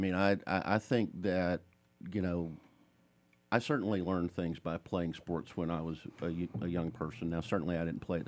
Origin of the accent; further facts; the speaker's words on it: Georgia, United States; I grew up in North Georgia, just south of Fannin County.